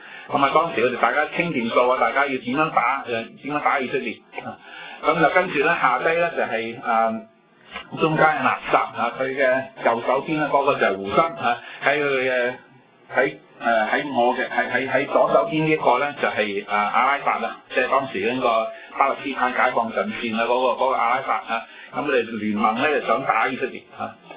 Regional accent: China; 佢哋係計陰歷嘅，同我哋中國人一樣啦

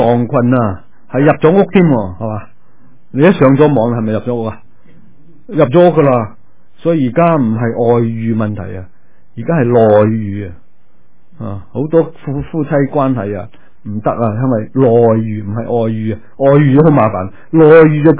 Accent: Guangdong, China; 我哋廣東人對蛇有特別嘅感情

